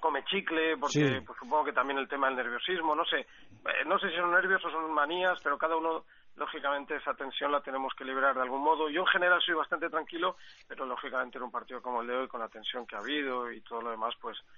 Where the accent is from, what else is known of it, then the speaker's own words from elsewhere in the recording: Valencian Community, Spain; yo más, por ejemplo, que soy de la Comunidad Valenciana